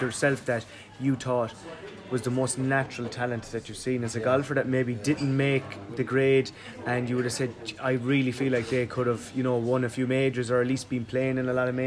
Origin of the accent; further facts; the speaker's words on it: Ireland; I think Ireland, like, do you know, for population and everything like that, like, we produce a lot of really good golfers.